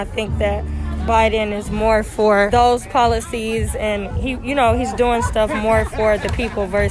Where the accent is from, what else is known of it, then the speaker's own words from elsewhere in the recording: Detroit, Michigan, United States; 30 years old. I'm from Metro Detroit.